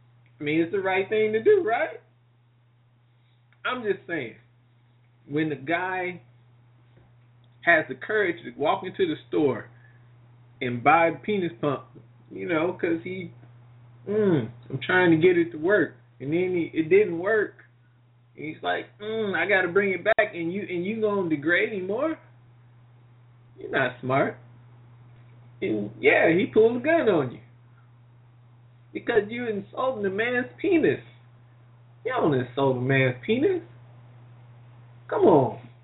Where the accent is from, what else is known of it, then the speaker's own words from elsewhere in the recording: Indiana, United States; See, hater for me is somebody from my home state, 69-year-old woman from Indiana